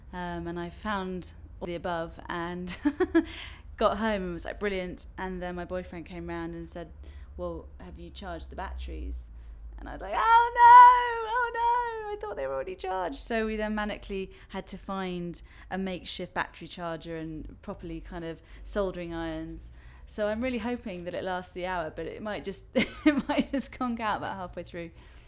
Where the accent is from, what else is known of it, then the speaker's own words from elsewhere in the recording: London, United Kingdom; I'm 29 and I'm from London.